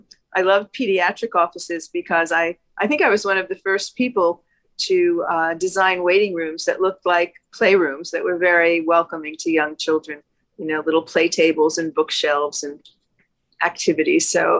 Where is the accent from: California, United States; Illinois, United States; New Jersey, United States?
New Jersey, United States; I grew up in New Jersey, which was close enough to New York, so that a special treat was really to come with my family and see a Broadway musical.